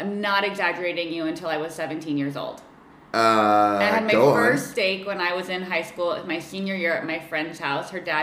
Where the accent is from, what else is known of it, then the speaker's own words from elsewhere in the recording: Tucson, Arizona, United States; moved away as an adult; now in San Francisco, United States; Yeah, I grew up in Tucson, Arizona, eating like all the Southwestern food and like heading down to Mexico every chance I could get. And for college, I moved up to San Francisco, and now I'm never leaving.